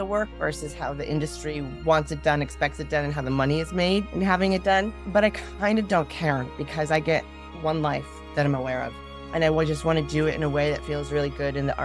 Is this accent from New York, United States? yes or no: yes; New York City, New York, United States; I grew up in New York City